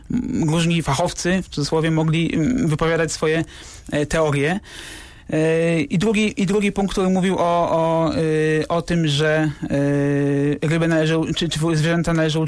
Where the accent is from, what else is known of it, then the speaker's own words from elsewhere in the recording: Radom, Masovian Voivodeship, Poland; w Klubie Przyrodników Regionu Radomskiego w Radomiu, skąd pochodzę.